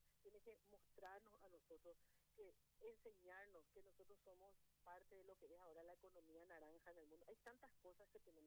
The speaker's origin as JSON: {"language": "Spanish", "country": "Paraguay", "said": "nosotros tenemos que mirar como paraguayos"}